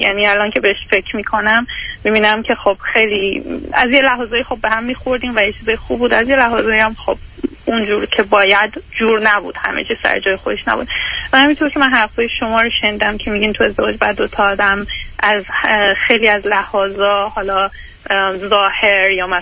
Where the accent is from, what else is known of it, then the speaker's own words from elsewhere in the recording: Iran; moved away as an adult; now in Canada; بعد از لیسانس هم که از ایران اومدم بیرون، فوق لیسانس هم خارج از ایران خوندم، الان هم کانادا هستم به همراه خانوادم.